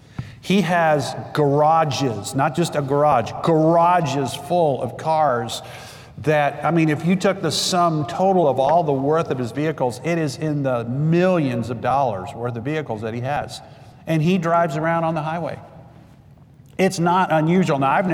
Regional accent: Texas, United States; also born or lived in Greenville, United States / Wisconsin, United States / Minnesota, United States; I grew up in South Texas.

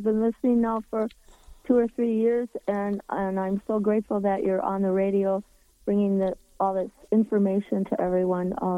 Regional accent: Wisconsin, United States; I'm packing up my house here in Minnesota, and I was born and raised in Wisconsin, so I'm either going to go back to Wisconsin or somewhere else where I'm needed.

